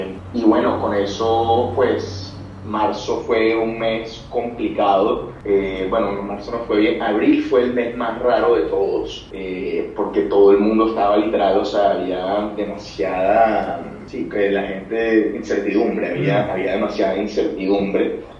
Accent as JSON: {"language": "Spanish", "country": "Colombia", "said": "somos los primeros colombianos en ser aceptados al Salón del Móvil en Milán."}